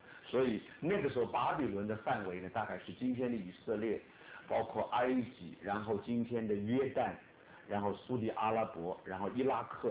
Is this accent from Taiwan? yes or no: no; China; 那为什么我们都是中国人，所以对西洋史呢也许我们不是很熟悉